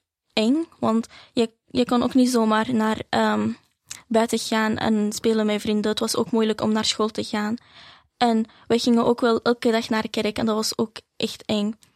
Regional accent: Al-Hasakah Governorate, Syria; Dus ik ben van Syrië en ik woonde in Al-Hasaka. Dat is een streek in Syrië, ergens dicht bij Turkije. Ik woonde in een plek waar 4 christenen waren en... er waren ook wel andere religies, maar niet evenveel als de christenen.

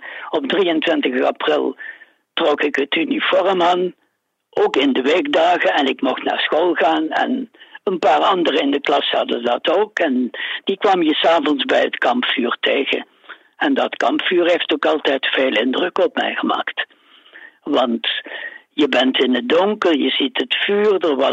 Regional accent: Eindhoven, North Brabant, Netherlands; born there; ik ben iemand uit Nederland, om meer precies te zijn. Geboren in Eindhoven, grote stad in het zuiden.

